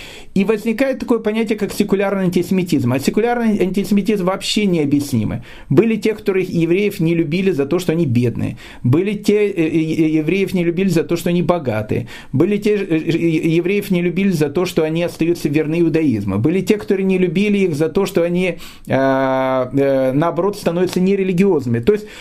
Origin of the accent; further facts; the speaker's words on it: Kyiv, Ukraine; born there; Нет, я просто родился в Киеве, а Киев в те времена был, ну, абсолютно антисемитский город, и поэтому каждый еврей, он понимал о том, что как бы так как он отдельный, надо держаться вместе.